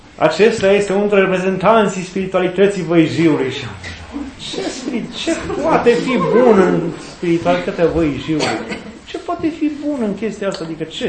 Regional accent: Hunedoara County, Romania; ne-am născut acolo, că eu sunt în cea mai săracă zona țării, eu sunt din Valea Jiului

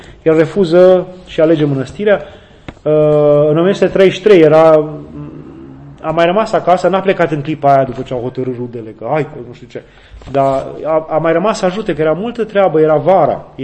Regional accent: Romania; Păi pentru că noi o scoatem, pentru că noi suntem români și o scoatem pe a Sfântului nostru

